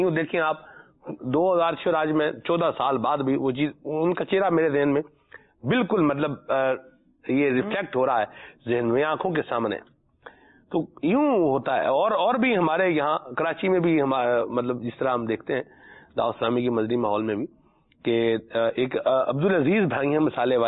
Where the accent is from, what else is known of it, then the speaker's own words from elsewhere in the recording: Khyber Pakhtunkhwa, Pakistan; خیبر پختونخوا جو ہمارا صوبہ ہے تو اس کا علاقہ ہے شہر ہے مردان